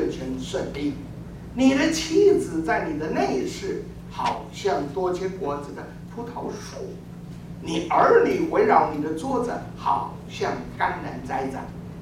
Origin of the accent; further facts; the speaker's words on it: Taiwan; now in United States; 那他们邀请我们从台湾来，在美国总会呢做总会的代表